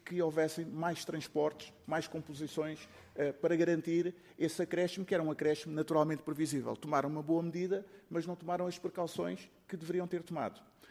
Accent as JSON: {"language": "Portuguese", "town": "Seixal", "region": "Setúbal", "country": "Portugal", "said": "Eu sou do Seixal, morador no Seixal, e fui autarca no Seixal."}